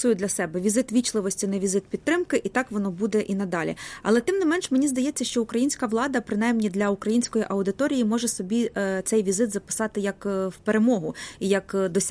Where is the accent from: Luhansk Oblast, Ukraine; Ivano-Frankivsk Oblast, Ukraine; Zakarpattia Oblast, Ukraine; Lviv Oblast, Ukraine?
Zakarpattia Oblast, Ukraine; я сама родом із Закарпаття, де живуть угорці.